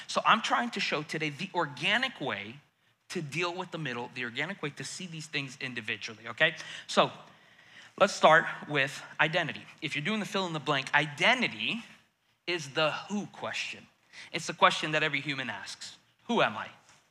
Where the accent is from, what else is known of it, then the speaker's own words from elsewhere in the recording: United States; I never experienced the Soviet Union. I grew up in the States.